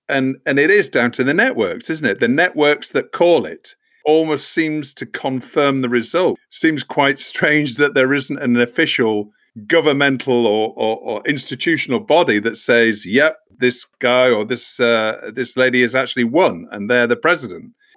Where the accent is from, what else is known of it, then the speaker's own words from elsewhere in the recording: United Kingdom; I mean, being a Brit and looking over to America